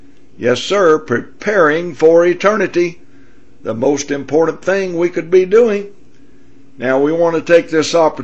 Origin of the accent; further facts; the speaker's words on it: Memphis, Tennessee, United States; As I grew up in Memphis, Tennessee